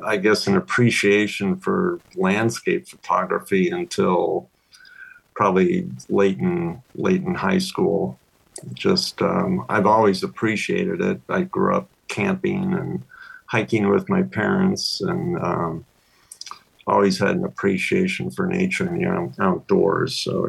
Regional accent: Glen Ellyn, Illinois, United States; Well, I grew up in Illinois in the Chicago suburb of Glen Ellyn. Spent the first 27 years of my life there.

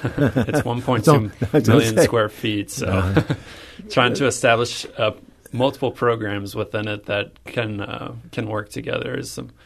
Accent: Washington, Missouri, United States; Well, I'm from Washington, Missouri, so it's 40 minutes out, but I'm around.

